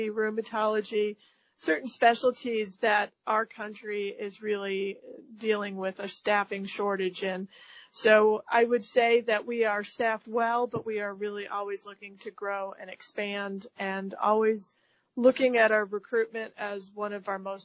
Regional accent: Erie, Pennsylvania, United States; I was born and raised in Erie, went away for school with physical therapy, and chose to return over 25 years ago

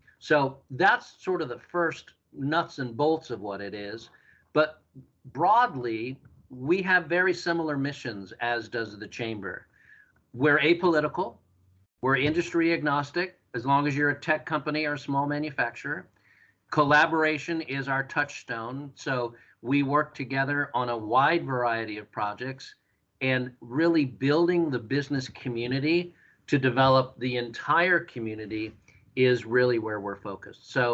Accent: St. Louis, Missouri, United States; So I came from St. Louis.

